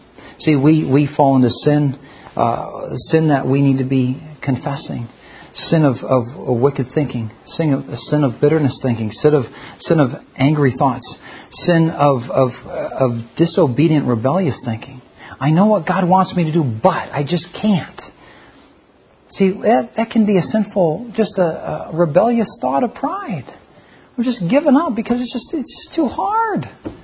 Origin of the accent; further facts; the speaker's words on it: Philippines; if you look out in the village that I grew up in the Philippines